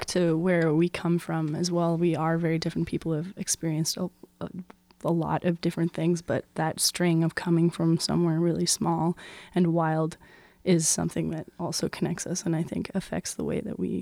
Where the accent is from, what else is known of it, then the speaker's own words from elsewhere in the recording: Cortes Island, British Columbia, Canada; And I am from Cortez Island in British Columbia.